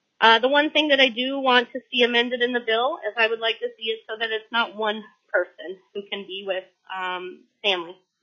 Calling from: Big Lake, Alaska, United States; I'm calling from Big Lake, Alaska.

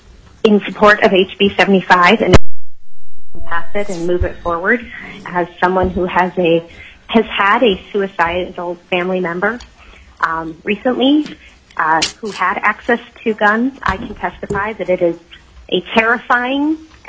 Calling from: Anchorage, Alaska, United States; I'm calling from Anchorage, zip code 99516.

